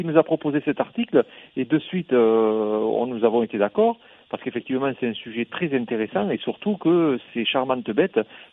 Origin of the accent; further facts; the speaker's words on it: Occitanie, France; y compris chez nous en Aveyron